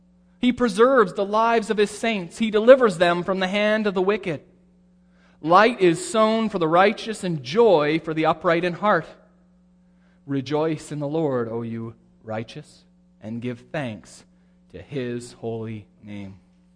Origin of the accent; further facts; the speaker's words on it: Canada; Because as a Canadian, when Charles was proclaimed king, he became, if only symbolically, my king.